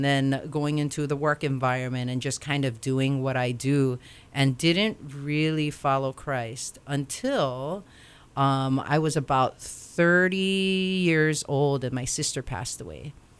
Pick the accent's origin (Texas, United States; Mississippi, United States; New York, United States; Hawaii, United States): Hawaii, United States; Waianae; my mom and dad always brought me to church. Growing up in Waianae.